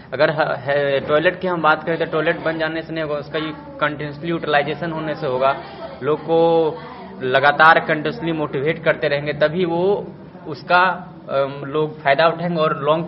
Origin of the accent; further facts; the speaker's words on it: Bihar, India; मैं समस्तीपुर डिस्ट्रिक्ट का रहने वाला हूँ।